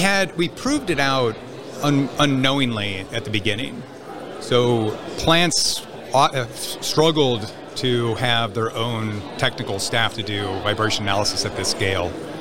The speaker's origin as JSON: {"language": "English", "region": "Nebraska", "country": "United States", "tie": "born or raised there", "said": "Growing up in Nebraska, it's four times larger than the town that I grew up in."}